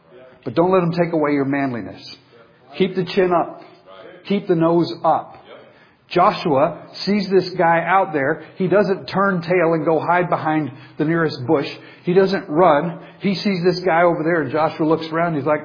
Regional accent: Papua New Guinea; I mean, I'm from New Guinea. I don't even know these people.

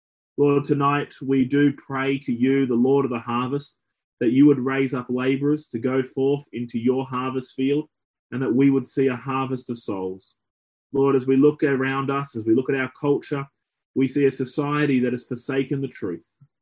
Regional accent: Brisbane, Queensland, Australia; moved away as an adult; now in Cornwall, United Kingdom; As has been mentioned, my accent gives it away that I'm not from here. I'm from Australia, but I was sent across to the UK by my home church in Brisbane to serve as a missionary here in Cornwall.

